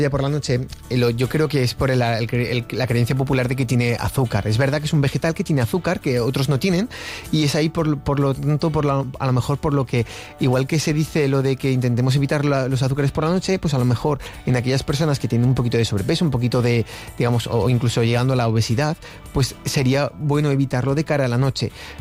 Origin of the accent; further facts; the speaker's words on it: Aragon, Spain; Claro, decíamos, sí, sí, es nuestro, es de aquí, de Aragón